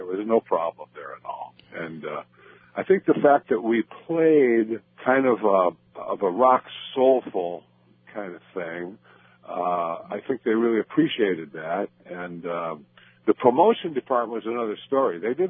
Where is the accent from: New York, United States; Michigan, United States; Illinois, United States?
Michigan, United States; Detroit; You know, growing up in Detroit, I studied Motown because that's what I played at the clubs.